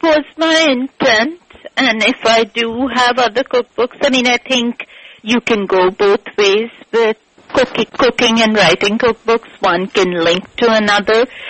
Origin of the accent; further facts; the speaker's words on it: Kolkata, West Bengal, India; I'm actually from Kolkata, India.